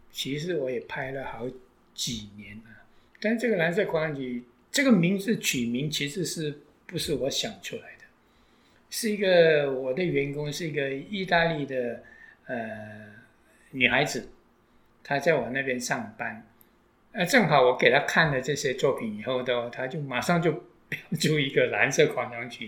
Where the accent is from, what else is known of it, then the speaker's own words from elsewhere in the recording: Malaysia; 是我有一次回到我的故乡给马来西亚。